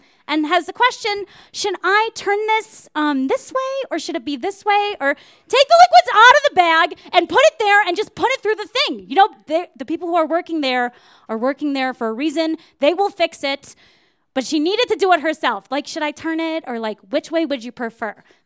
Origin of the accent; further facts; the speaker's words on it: Wilmette, Illinois, United States; So I am from Wilmette, Illinois, and that means that it's a super suburb where there are no guns ever